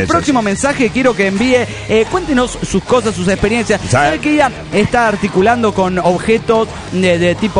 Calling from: Guadalajara, Jalisco, Mexico; de Guadalajara, Jalisco, México.

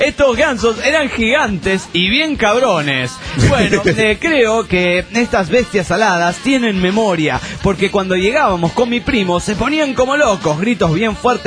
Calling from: Caracas, Capital District, Venezuela; de Caracas, Venezuela.

